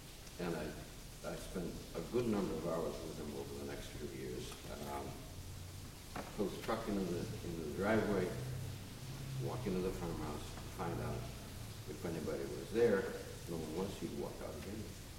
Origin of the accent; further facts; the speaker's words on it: Rhode Island, United States; I grew up in Rhode Island. My father ran the state farm, which supplied the food for all the state institutions, from prisons to the state house of representatives. And we were a very rural family.